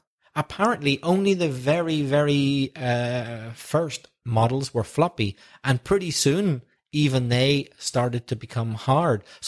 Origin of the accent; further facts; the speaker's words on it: Belfast, Northern Ireland, United Kingdom; I certainly did, yeah. And my mum kept the milkman on as long as she could until I think the company just stopped and went out of business.